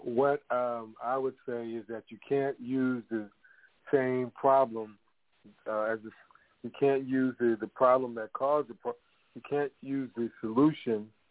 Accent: Harlem, New York, United States; So I came through that from Harlem to doctor

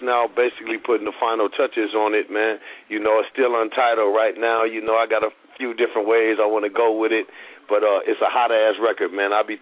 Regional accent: Flint, Michigan, United States; I was Flint's most hated man in my hometown.

